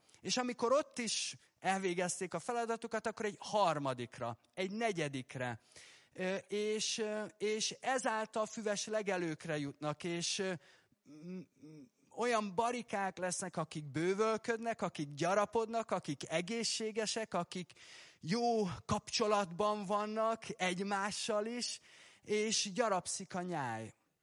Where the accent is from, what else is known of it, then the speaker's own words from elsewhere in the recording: Debrecen, Hajdú-Bihar, Hungary; és azért tudom, mert debreceni legény vagyok, és az semmit nem jelent, mert városi voltam mindig is